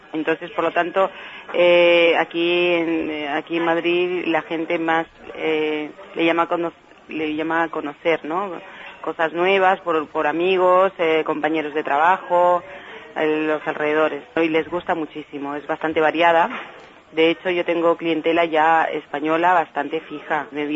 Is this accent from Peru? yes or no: yes; Peru; Los peruanos como los españoles, como ustedes, pues somos bastante arraigados a nuestros países, ¿no?